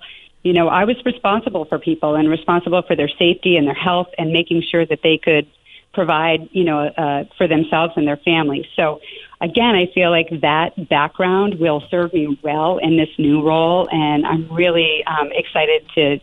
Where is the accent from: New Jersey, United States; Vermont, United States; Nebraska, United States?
Vermont, United States; Montpelier; so I grew up in Vermont. Obviously, I'm native Vermonter, grew up in Montpelier, and graduated from Montpelier High School and then St. Michael's College.